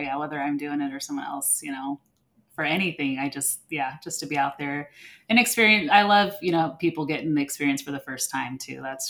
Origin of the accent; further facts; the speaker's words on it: Arizona, United States; So I'm originally from Arizona, so I'm used to good weather all the time for the most part